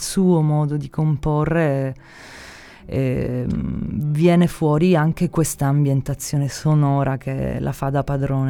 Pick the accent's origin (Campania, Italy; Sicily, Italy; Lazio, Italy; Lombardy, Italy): Sicily, Italy; Palermo; La mia casa è a Palermo. Sono molto raminga, però quando torno a casa, torno a Palermo. Torno in Sicilia.